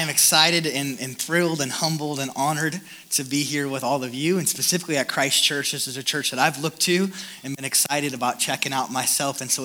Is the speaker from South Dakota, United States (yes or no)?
yes; Sioux Falls, South Dakota, United States; I'm from Sioux Falls, South Dakota, the great state of South Dakota.